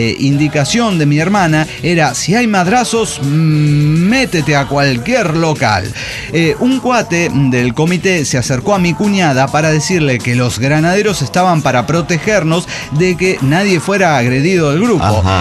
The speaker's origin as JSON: {"language": "Spanish", "region": "Querétaro", "country": "Mexico", "said": "de Querétaro"}